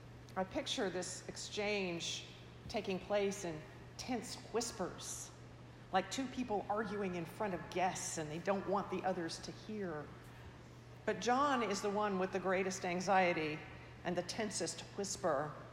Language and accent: English; Virginia, United States; When I was growing up in Virginia, I knew a young college student.